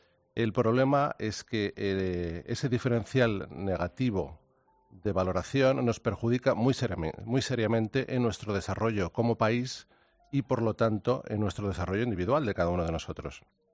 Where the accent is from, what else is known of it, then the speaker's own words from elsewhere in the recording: Spain; Somos exploradores españoles, descubrieron más de un tercio del planeta Tierra.